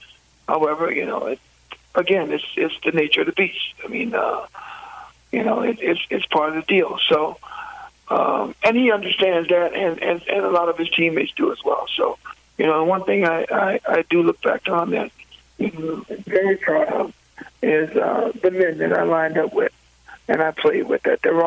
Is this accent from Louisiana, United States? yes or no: yes; New Orleans, Louisiana, United States; You know, I'm from New Orleans, so from that area.